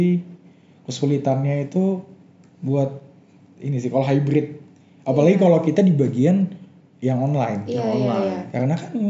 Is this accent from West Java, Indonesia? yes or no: no; Surabaya, East Java, Indonesia; now in Malang, Indonesia; Karena kan FYI aku dulu dari Surabaya yang dimana notabene kotanya panas banget.